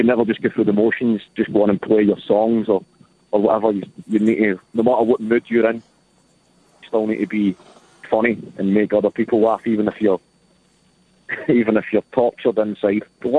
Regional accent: New Zealand; New Zealand, so he's from the same hometown as me.

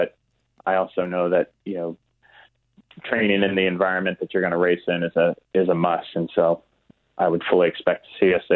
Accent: United States; I'm an American.

